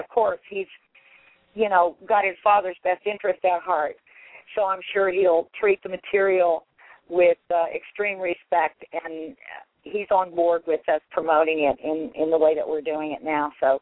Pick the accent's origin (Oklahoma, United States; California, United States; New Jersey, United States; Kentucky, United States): Oklahoma, United States; also born or lived in Tulsa; probably can hear in my voice that I'm originally from Oklahoma, or they probably can figure out I'm at least somewhere south of the Mason-Dixon line. But I grew up in eastern Oklahoma, southeastern Oklahoma, in a very, very tiny town.